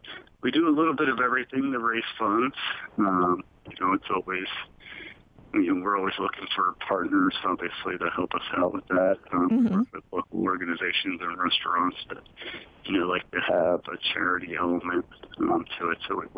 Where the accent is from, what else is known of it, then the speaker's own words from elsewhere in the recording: Pennsylvania, United States; I'm also a Flyers fan, obviously, growing up outside Philly.